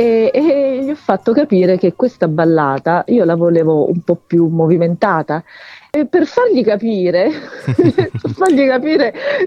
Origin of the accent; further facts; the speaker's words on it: Roiano di Campli, Abruzzo, Italy; born there; Intanto sono abruzzese, sono nata in un piccolo paesino di montagna, Roiano di Campli.